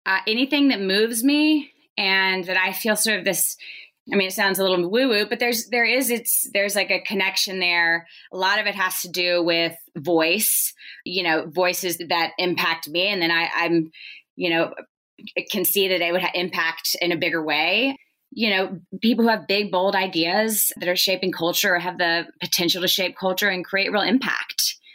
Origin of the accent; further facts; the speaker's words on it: Nashville, Tennessee, United States; I was born and raised in Nashville